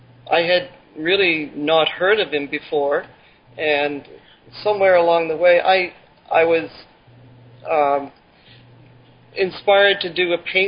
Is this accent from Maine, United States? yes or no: yes; Maine, United States; moved away; since I moved out here from Maine out to the southwest of Arizona and in New Mexico